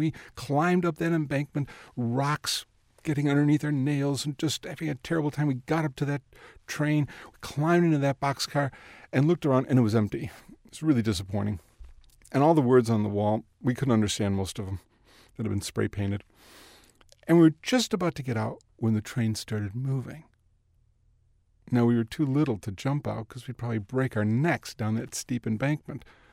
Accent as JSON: {"language": "English", "town": "Chicago", "region": "Illinois", "country": "United States", "tie": "born or raised there", "said": "growing up in the South Side, Chicago's the center of the universe."}